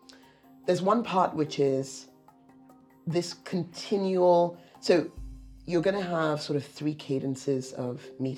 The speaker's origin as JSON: {"language": "English", "country": "Nigeria", "said": "I'm Nigerian. We don't really do humility."}